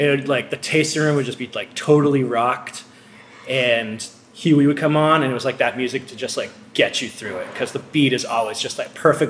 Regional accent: Boston, Massachusetts, United States; I'm from Boston originally.

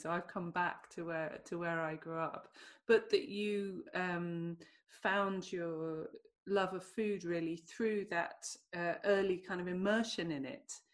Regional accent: Ireland; I don't speak Gaelic, and yet because I'm Irish, people expect me to.

